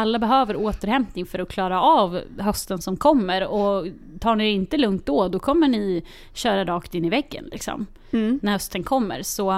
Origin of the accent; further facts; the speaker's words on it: Linköping, Östergötland, Sweden; finns det Linköping där jag kommer ifrån.